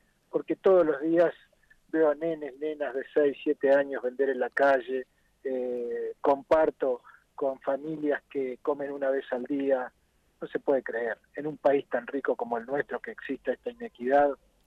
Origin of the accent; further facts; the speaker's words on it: Neuquén, Argentina; also born or lived in Chubut; yo soy bien patagónico, porque fui concebido en Río Negro, nací en Chubut y me crié en Neuquén.